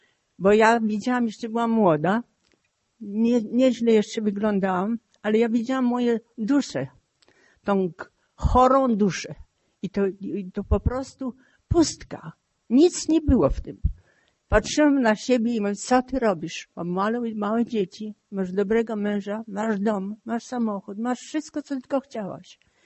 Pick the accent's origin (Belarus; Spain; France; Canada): France; also born or lived in Lviv, Ukraine / Bydgoszcz, Poland; I mając 10 lat, byśmy wymigrowali z Polski. Znaczy wyokupowali z Bydgoszczy pociągiem do Rumunii. Z Rumunii do Francji i we Francji ja się wychowywałam. Z Francji żeśmy przyjechali do Ameryki.